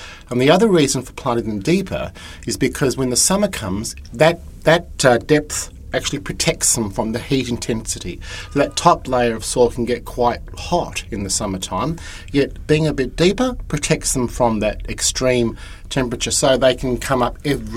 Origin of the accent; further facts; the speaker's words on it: Victoria, Australia; growing up in Victoria, that's what I would see growing in the gardens and growing in the paddocks